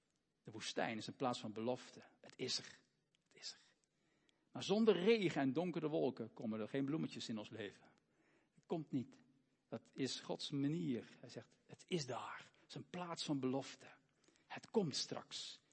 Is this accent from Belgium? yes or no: yes; Belgium; En ik ben soms nog een beetje oranje. Zelfs als Belg.